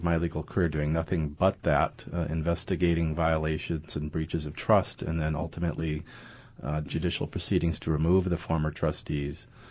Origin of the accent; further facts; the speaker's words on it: Wisconsin, United States; moved away as an adult; now in Hawaii, United States; I did not grow up here. I grew up in Wisconsin, but I've now spent more time in Hawaii than I did growing up in Wisconsin, so I'm now Kama'aina.